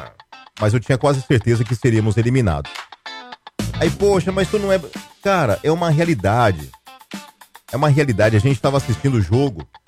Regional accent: Brazil; Eu sou brasileiro e sou realista.

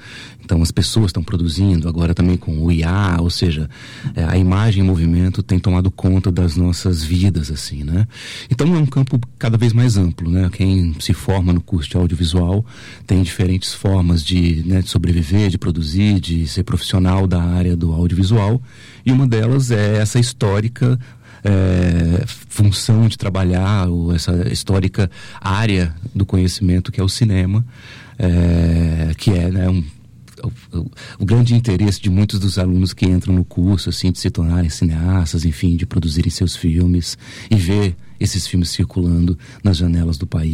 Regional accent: São Paulo, Brazil; also born or lived in Minas Gerais; now in Natal, Brazil; Eu sou de São Paulo, na verdade, morei um tempo em Minas. Em 2017 venho para Natal para dar aula aqui na UFRN

